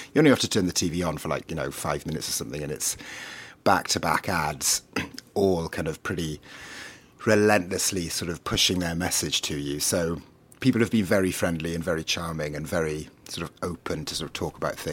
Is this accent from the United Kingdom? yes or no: yes; Wales, United Kingdom; first language Welsh; English is a second language; now in New York, United States; I'm from Wales originally, so I should have said that at the start. Welsh is my first language